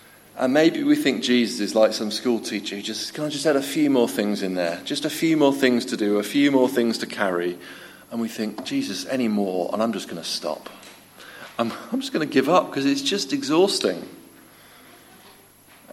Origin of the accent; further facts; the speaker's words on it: Manchester, North West England, United Kingdom; remember when I was probably 13, 14, we did a school trip to my first trip to the Lake District. We came up from Manchester, school trip to Borrowdale.